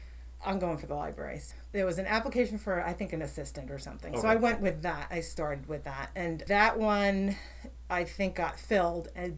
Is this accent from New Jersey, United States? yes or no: yes; New Jersey, United States; also born or lived in North Carolina; Well, I grew up in New Jersey. I'll preface it with that. And at some point in my life, moved down south for about 10 years, raised my kids in North Carolina